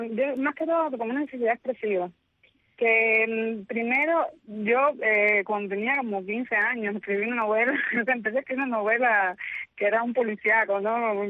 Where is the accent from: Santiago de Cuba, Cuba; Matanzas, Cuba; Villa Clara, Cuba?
Matanzas, Cuba; born or raised there; also born or lived in Havana